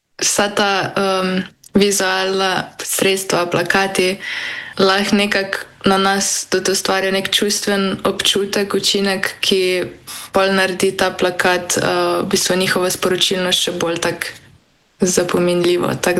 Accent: Lower Sava, Slovenia; in prihajam iz Posavja.

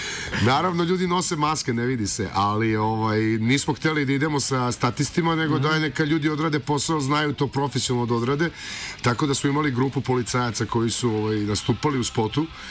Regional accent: Šabac, Šumadija and Western Serbia, Serbia; Možda zato što dolazimo iz Šapca. Šabac je jugoslovenski Nashville, tu smo imali … ovaj, Šabačka cigan mala čuvena

